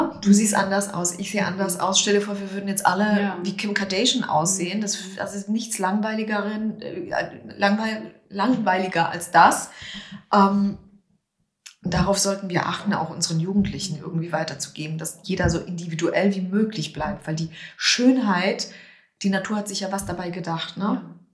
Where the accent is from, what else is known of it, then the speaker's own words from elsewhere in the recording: Poland; German is a second language; Ich bin in Polen aufgewachsen, im Garten meines Großvaters.